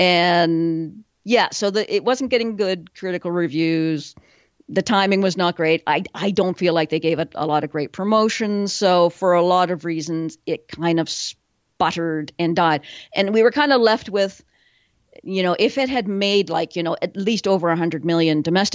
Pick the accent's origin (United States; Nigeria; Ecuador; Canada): Canada; Thank you. I'm being Canadian.